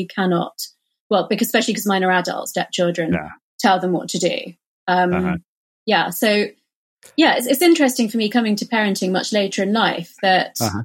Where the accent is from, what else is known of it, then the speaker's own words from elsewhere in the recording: India; So I think being Indian and Hindu or having that sort of, you know, Eastern philosophy